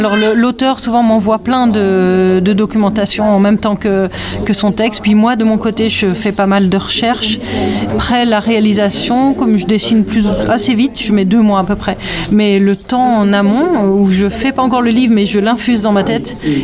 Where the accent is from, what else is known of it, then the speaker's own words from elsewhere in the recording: Die, Auvergne-Rhône-Alpes, France; Alors, je viens de la Drôme, dans une petite ville qui s'appelle Die. qui est un peu dans le même genre d'environnement très sauvage comme ici, mais plutôt façon Vercors et vignes et clairettes.